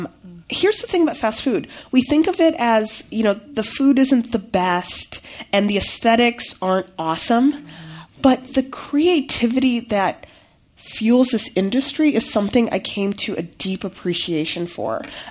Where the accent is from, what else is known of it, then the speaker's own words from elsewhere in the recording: Midwest, United States; You know, I'm from the Midwest and it gets so cold in the wintertime